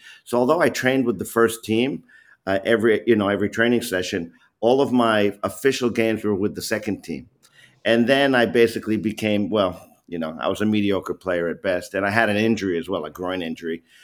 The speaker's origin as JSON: {"language": "English", "town": "New York City", "region": "New York", "country": "United States", "tie": "born or raised there", "said": "I grew up in New York, born in the city, but played soccer upstate at a community college"}